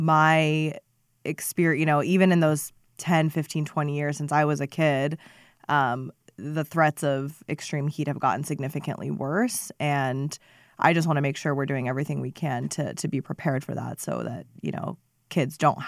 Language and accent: English; Seattle, Washington, United States; born there; So I was born in Seattle, Washington. Both of my parents are immigrants who came to the U.S. from Iran.